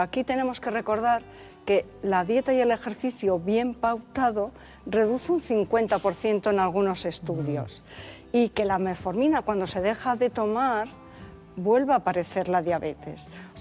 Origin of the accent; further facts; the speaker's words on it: Bilbao, Basque Country, Spain; somos de Bilbao.